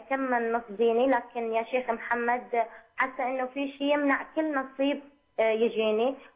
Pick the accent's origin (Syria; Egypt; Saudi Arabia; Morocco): Syria; احنا من مدينه وهم من مدينه ثانيه، علما ان احنا كلنا سوريين وعرب ومسلمين وعاداتنا وتقاليدنا نفس الشيء